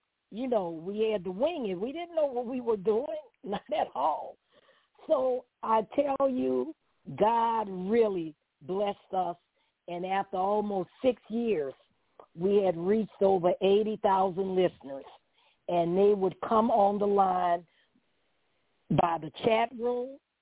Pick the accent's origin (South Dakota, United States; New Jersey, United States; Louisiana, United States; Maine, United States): Louisiana, United States; New Orleans; hey, I'm from New Orleans. I have an accent, barely can talk real good.